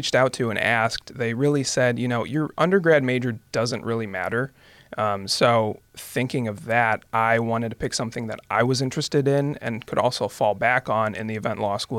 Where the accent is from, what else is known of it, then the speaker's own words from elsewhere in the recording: Sylvania, Ohio, United States; Yeah, I born and raised Toledo. I grew up specifically in Sylvania. I went to Northview for high school.